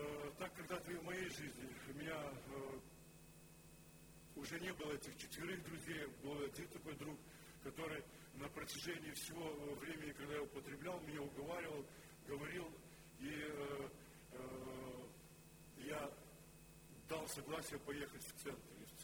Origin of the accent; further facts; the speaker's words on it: Lithuania; Russian is a second language; now in Ukraine; я сам литовец … но уже 8 лет живу на Украине